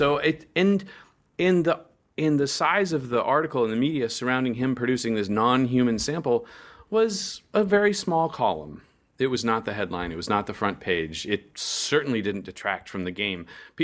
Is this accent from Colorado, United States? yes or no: yes; Denver, Colorado, United States; I mean, my hometown team, we've won a few Super Bowls, and the Denver Broncos.